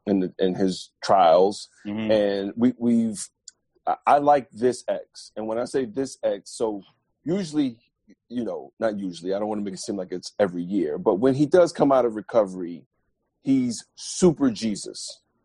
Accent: East Coast, United States; I thought that I leaned towards more … music than I do … even though I'm from the East Coast.

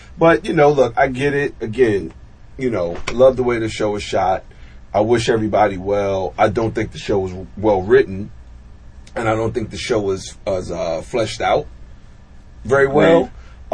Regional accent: Brooklyn, New York, United States; Cause you know, I'm a nigga from Brooklyn.

